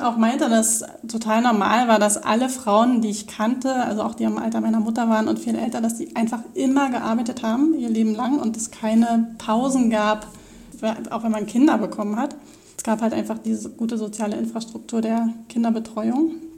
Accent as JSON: {"language": "German", "region": "Brandenburg", "country": "Germany", "tie": "born or raised there", "said": "Ich bin im Osten aufgewachsen, also in Brandenburg und in einer politischen Familie groß geworden"}